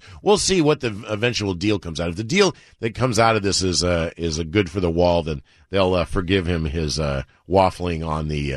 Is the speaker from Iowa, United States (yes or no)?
no; Miami, Florida, United States; I grew up in Miami where people speak Spanish and their kids speak English.